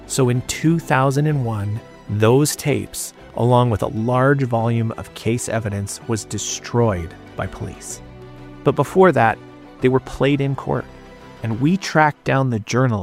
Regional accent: Canada; When I was 15 years old, growing up in Canada

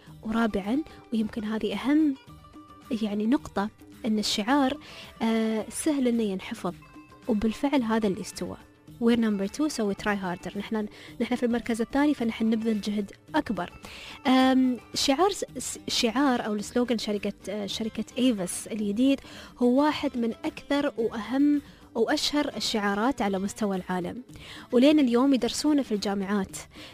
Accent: Dubai, United Arab Emirates; عندنا في دبي

